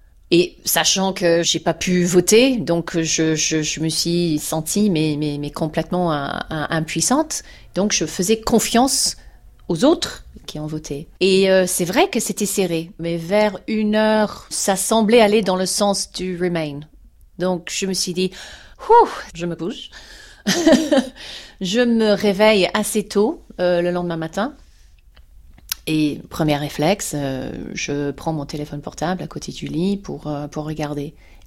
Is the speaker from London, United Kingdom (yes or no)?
no; South East England, United Kingdom; French is a second language; moved away as an adult; now in France; il y a quand même un département qui s'appelle le Surrey, et moi, je viens de là. Alors, je suis arrivée en France pour la première fois en 1994